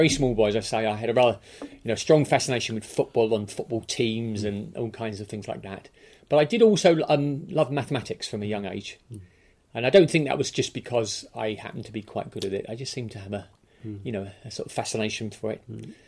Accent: London, United Kingdom; also born or lived in Hayling Island; I was actually born in a place called Hayling Island, which is just off Portsmouth. But my family moved to London, to the Shepherd's Bush area, when I was very small

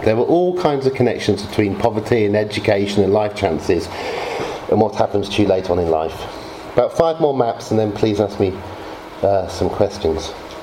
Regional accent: Oxford, South East England, United Kingdom; We got to a point when I was growing up in Oxford when we no longer had grammar schools and secondary moderns

